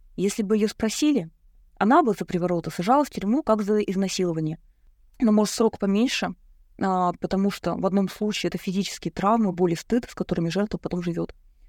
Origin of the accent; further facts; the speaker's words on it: Russia; Я родилась на Байкале, и, в принципе, для нас это была некая часть жизни.